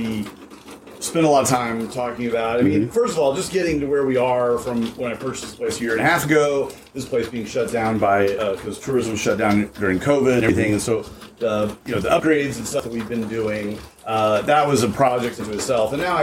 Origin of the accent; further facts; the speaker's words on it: Kentucky, United States; I'm from Western Kentucky originally, and an old family friend has peach orchards out there.